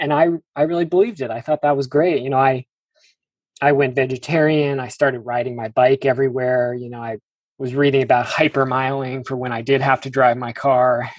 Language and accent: English; Seattle, Washington, United States; Well, yeah, I'm in my mid-30s, and I grew up in Seattle, Washington, right in the middle of the city.